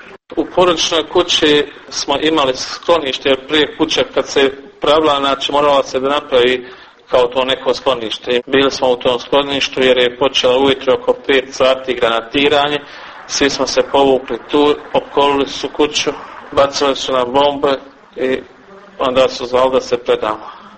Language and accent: Bosnian; Goražde, Federation of Bosnia and Herzegovina, Bosnia & Herzegovina; born or raised there